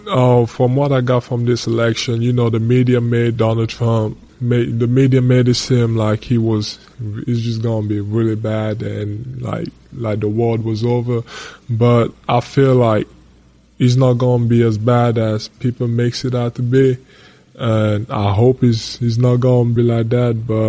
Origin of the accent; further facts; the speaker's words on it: Cameroon; now in United States; Obviously, like you said, growing up in Cameroon, you know, I've always thought that the U.S. was just amazing, and like it was just a dream, and I thought it was heaven. And then coming here a couple of years ago